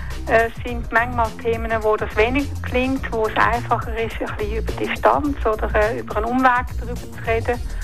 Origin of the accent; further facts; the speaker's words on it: Netherlands; moved away as an adult; now in Switzerland; in Holland, wo ich aufgewachsen bin. Also es ist vielleicht ein Stückchen Heimatgefühl für mich. Natürlich hatte ich häufig auch Heimweh gehabt. Ich bin mit 23 schon in der Schweiz gekommen.